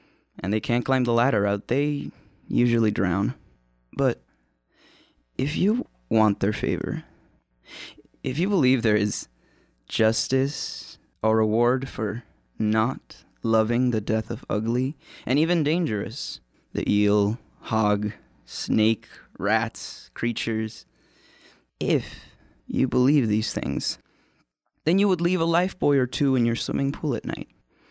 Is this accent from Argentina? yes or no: yes; Argentina; English is a second language; So I come from Argentina. I wasn't born originally here, and I had to take an English class, actually. This is my second language.